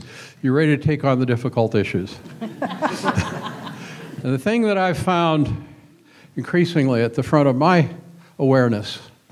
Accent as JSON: {"language": "English", "town": "Longview", "region": "Washington", "country": "United States", "tie": "born or raised there", "said": "I grew up down in Longview, Washington, which many of you, I'm sure, know, lumber town."}